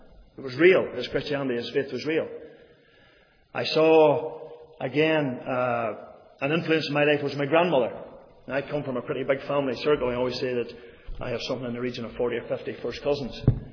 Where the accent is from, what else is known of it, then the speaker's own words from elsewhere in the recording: Maghera, Northern Ireland, United Kingdom; now in Magherafelt, United Kingdom; I'm now from Macrafelt, belong to the Free Presbyterian Church in Macrafelt, but I grew up in Macra, a little village there at the foot of the Glenshean Pass.